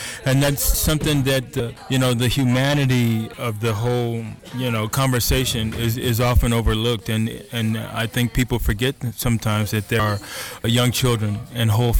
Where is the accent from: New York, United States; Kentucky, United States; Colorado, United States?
Colorado, United States; Denver; also born or lived in Texas / California; I was born and raised in Denver. However, I have lived in Texas and in California.